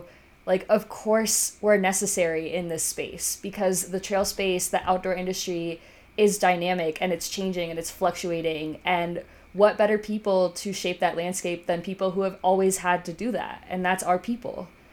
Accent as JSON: {"language": "English", "region": "Michigan", "country": "United States", "tie": "born or raised there", "second_language": "English", "said": "But suddenly I immigrate to the US. I'm growing up in Michigan. It's like really cold."}